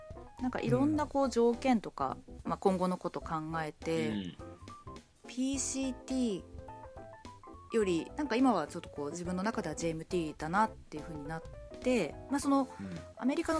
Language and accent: Japanese; Hokkaido, Japan; そうです、北海道出身で、今も北海道在住です。 ずっと北海道です。